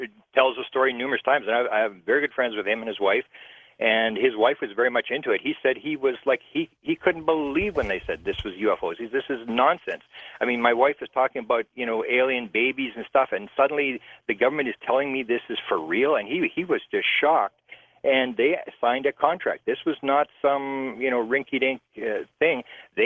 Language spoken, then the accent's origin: English; Canada; I'm a Canadian